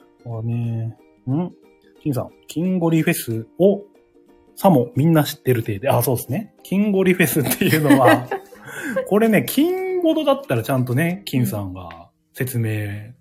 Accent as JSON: {"language": "Japanese", "town": "Ashikaga", "region": "Tochigi", "country": "Japan", "tie": "born or raised there", "said": "今度こそ我々の地元の栃木県足利市で行われます。"}